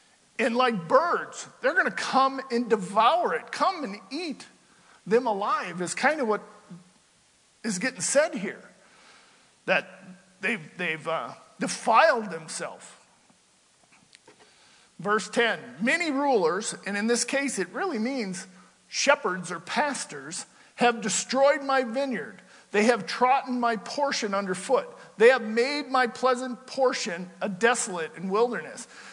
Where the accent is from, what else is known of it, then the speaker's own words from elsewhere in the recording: Midwest, United States; moved away; You know, I come from the Midwest where they didn't have a lot of verse-by-verse teaching. And when I moved out west here 20 years ago or whatever it was